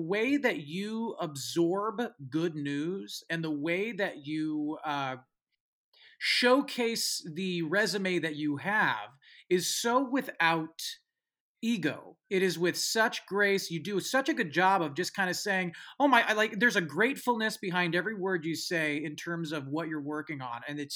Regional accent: California, United States; I'm from. San Francisco Bay Area.

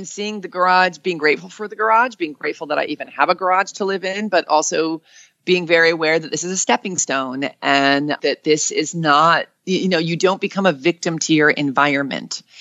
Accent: New York, United States; And I'm from New York. I'm impatient.

